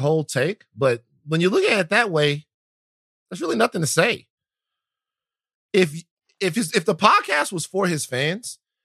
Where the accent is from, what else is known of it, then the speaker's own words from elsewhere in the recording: United States; And as an American, I think a lot of Americans should be interested